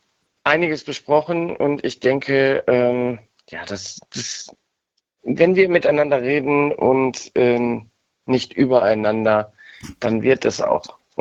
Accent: Cologne, North Rhine-Westphalia, Germany; in meiner Heimatstadt Köln

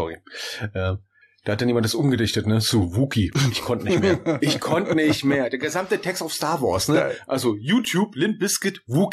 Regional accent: Berlin, Germany; wir sind Berliner, wir kennen keine Jäger.

